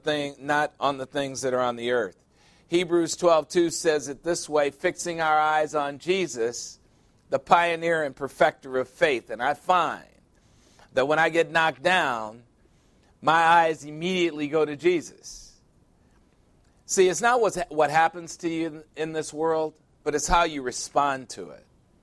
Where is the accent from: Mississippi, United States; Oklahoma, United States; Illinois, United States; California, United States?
Illinois, United States; Chicago; On the day before Thanksgiving in 1987, the news on the radio in my hometown, Chicago, was quite shocking.